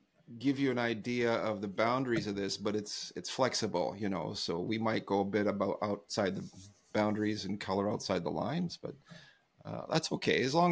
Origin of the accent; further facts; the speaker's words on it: Canada; we're Canadian, so obviously we're going to get along.